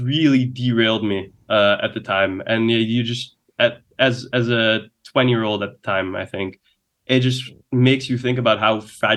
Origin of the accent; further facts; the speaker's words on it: Netherlands; English is a second language; I'm a kid from Western Europe. Right? I'm from the Netherlands, which is like quite a socialist country